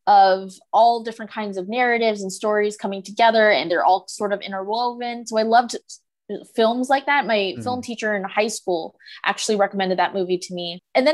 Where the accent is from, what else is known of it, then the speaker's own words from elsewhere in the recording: California, United States; now in Los Angeles, United States; I will not claim LA as my own. I will always tell people like I'm from the Bay Area.